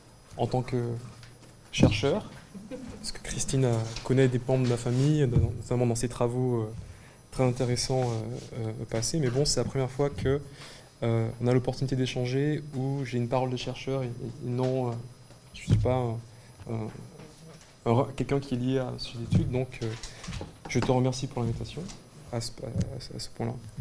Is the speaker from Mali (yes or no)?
no; Martinique, France; je suis martiniquais et je suis chercheur en philosophie